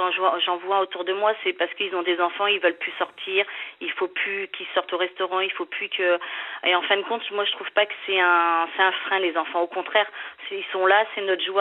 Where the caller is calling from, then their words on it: Nouvelle-Aquitaine, France; j'ai 45 ans et je viens de New York dans le 79.